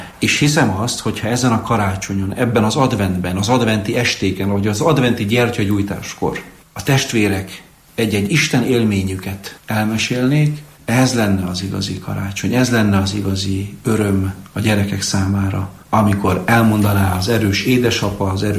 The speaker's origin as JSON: {"language": "Hungarian", "town": "Camăr", "region": "Sălaj", "country": "Romania", "said": "Olyan gyülekezetből származom, egy párciumi faluból, úgy hívják, hogy Kémer"}